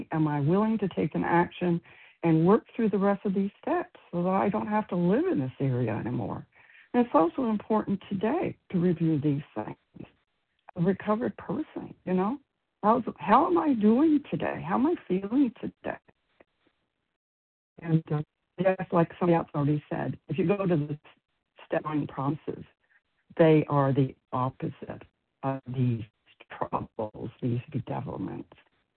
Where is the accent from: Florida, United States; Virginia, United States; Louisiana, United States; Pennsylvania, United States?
Florida, United States; I'm from Florida, presently in Vermont.